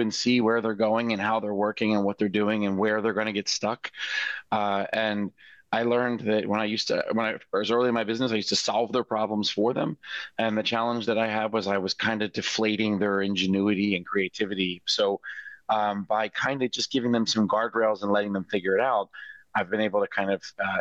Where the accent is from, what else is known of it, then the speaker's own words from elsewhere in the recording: Philadelphia, Pennsylvania, United States; I grew up in Northeast Philadelphia. I am the oldest of three.